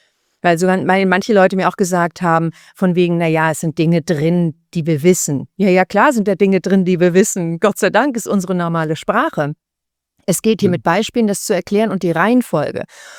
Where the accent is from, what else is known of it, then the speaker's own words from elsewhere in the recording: Spain; also born or lived in Germany; ja, aber ich bin auch Spanierin, habe in Deutschland gelebt, das ist ja nicht dasselbe.